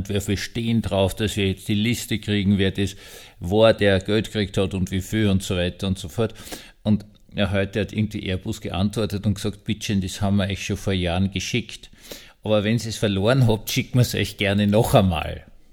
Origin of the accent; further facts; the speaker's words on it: Vienna, Austria; Also als Wiener würde ich sagen, es gab sehr, sehr gute alte Kaffeehäuser in Wien